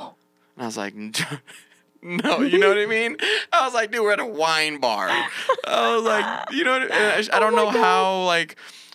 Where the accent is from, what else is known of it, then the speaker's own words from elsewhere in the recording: North Dakota, United States; I'm from North Dakota. Watch this.